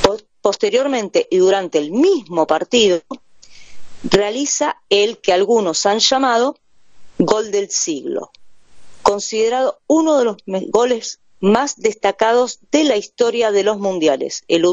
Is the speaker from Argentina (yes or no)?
yes; Argentina; Le dije que como argentina esto me iba a dar vergüenza